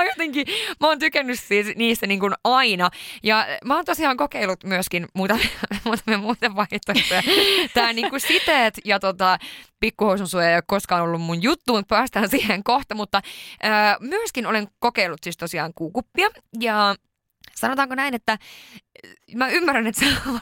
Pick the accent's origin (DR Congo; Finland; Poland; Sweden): Sweden; born there; okei, mä oon syntynyt Ruotsissa